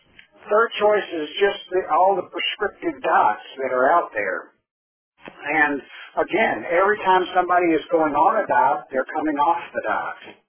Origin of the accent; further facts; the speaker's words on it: Tennessee, United States; accent: southern; And I happen to know the statistic for Tennessee since I'm from Tennessee.